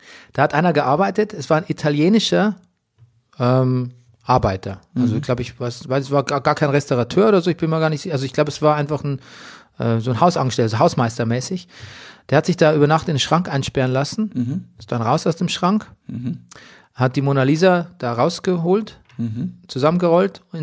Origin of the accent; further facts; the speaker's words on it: Grafentraubach, Bavaria, Germany; In Grafentraubach, da waren wir immer so benachteiligt wegen der Flurbereinigung und was weiß ich und so.